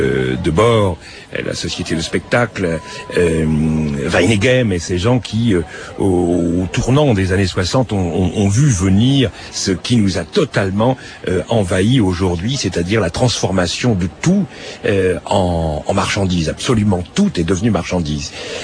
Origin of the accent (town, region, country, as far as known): France